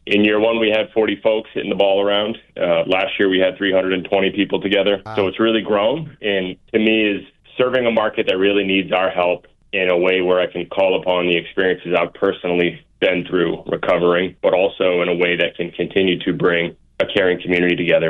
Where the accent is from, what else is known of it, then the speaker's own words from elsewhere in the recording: Boston, Massachusetts, United States; I grew up in the Boston area, played high school hockey at a place called Catholic Memorial.